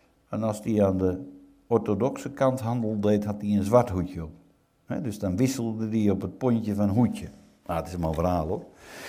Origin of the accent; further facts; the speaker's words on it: Utrecht, Netherlands; En waar ik vandaan kom uit de omgeving van Leerdam